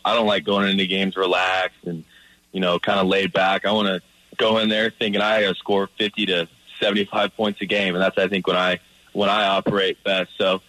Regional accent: Lee's Summit, Missouri, United States; my hometown Lee Summit

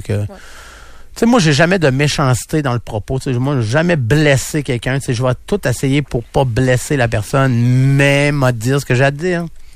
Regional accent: Chandler, Quebec, Canada; qui s'en vont vers Chandler, ma ville natale.

